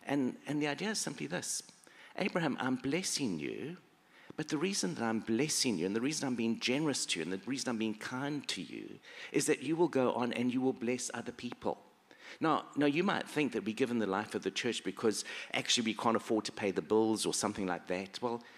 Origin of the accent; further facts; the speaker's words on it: South Africa; One of my shaping experiences was I grew up in South Africa. I grew up there during the apartheid era.